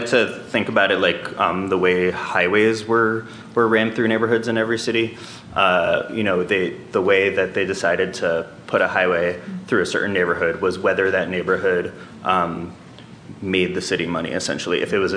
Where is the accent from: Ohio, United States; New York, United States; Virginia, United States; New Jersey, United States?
New York, United States; New York City; Where I grew up in the West Village in New York